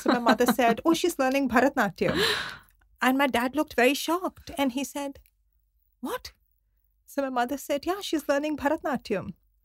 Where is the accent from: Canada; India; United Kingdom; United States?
India; Chandigarh; moved away as an adult; also born or lived in Mumbai; I was from Chandigarh and I moved to Bombay to do my college.